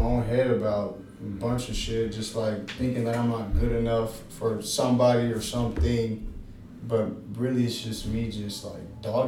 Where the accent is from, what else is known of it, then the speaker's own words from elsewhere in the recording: Texas, United States; But I came from Texas, and you all know Texas football is way different than